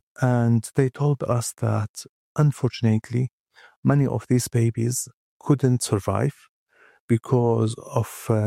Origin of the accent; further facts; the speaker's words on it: Aleppo, Aleppo Governorate, Syria; I'm from Aleppo, northwest Syria.